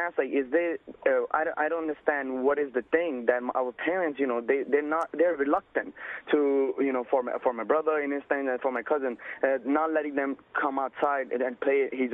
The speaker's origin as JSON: {"language": "English", "country": "Pakistan", "moved": "yes", "lives_now": "United States", "said": "We immigrated from Pakistan 6 years ago."}